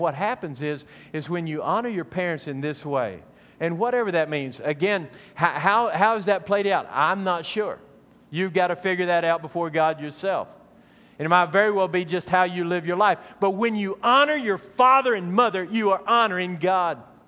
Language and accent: English; Odessa, Texas, United States; born there; I was born in Odessa, Texas, and if you were to ask me where I'm from, I'd probably tell you I'm from Odessa, Texas.